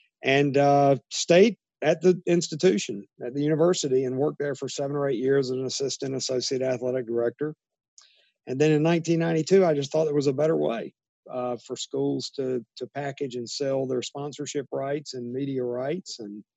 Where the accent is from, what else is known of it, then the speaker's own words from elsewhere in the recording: Murfreesboro, North Carolina, United States; I grew up in Eastern North Carolina, very rural area, town of about 1,500 people called Murfreesboro, North Carolina.